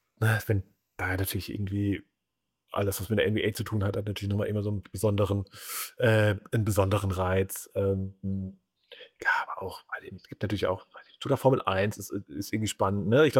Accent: Hesse, Germany; now in Cologne, Germany; Ich bin auch nur zugezogen jetzt in meinem 9. Jahr hier. Ich komme ganz ursprünglich aus einem ganz kleinen Städtchen in Osthessen, in der Nähe von Fulda.

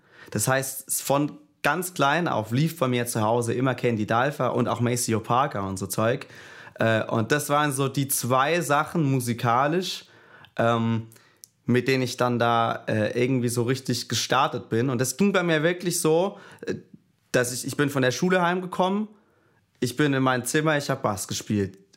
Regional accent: Göppingen, Baden-Württemberg, Germany; ich komme aus Göppingen, das ist im Vilstal, quasi ganz grob zwischen Stuttgart und Ulm.

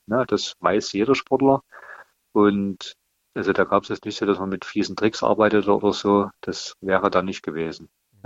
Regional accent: Altenberg, Saxony, Germany; Und wir bei uns in Altenberg, wir mussten uns halt alle komplett neu orientieren.

